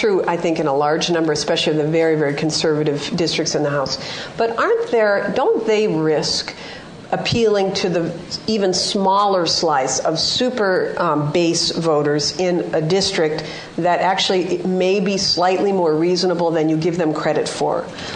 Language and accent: English; United States; Well, I'm hopeful because I'm American.